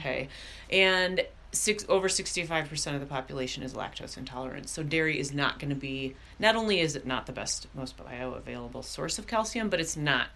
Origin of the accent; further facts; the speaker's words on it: Wisconsin, United States; I didn't love winter growing up in Wisconsin, but I love winter here because I can be out snowshoeing.